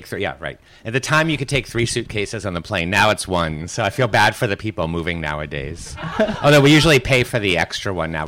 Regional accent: United States; now in Paris, France; I thought, well, you know, I'm American in Paris.

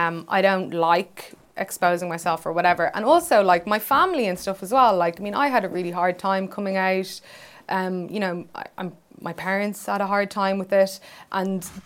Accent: Dublin, Leinster, Ireland; because I'm from Dublin

